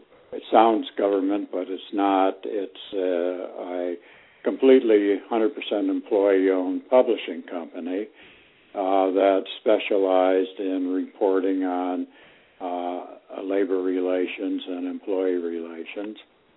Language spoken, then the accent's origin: English; Ithaca, New York, United States; I grew up in Ithaca, New York, and attended Cornell because that was there